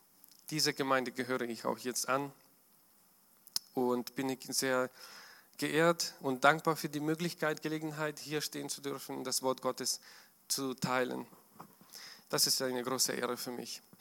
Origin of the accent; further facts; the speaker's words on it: Ukraine; German is a second language; now in Germany; ich komme aus der Ukraine. 2015 bin ich mit meiner Familie nach Deutschland gekommen.